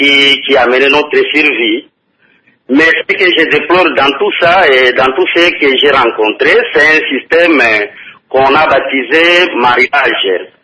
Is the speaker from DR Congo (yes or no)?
yes; Manono, Tanganyika, DR Congo; moved away as an adult; now in Lubumbashi, DR Congo; je suis pygmé. Je suis né à Manono, à Luakato, dans un village de Luakato qui est à 15 km de Manono Centre. C'est là où j'ai grandi et c'est là où j'ai fait mon école primaire, secondaire et humanitaire. Alors, c'est en 2008 que je suis parti à Lubumbashi.